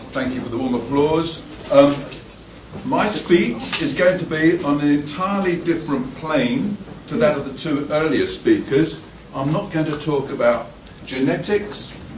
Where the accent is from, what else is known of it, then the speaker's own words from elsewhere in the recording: United Kingdom; because I'm a British person living in Britain